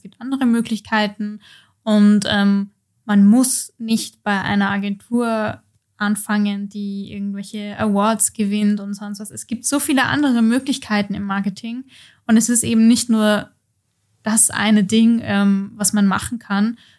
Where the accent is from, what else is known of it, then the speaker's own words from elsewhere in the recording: Poland; German is a second language; Ich komme ursprünglich aus Polen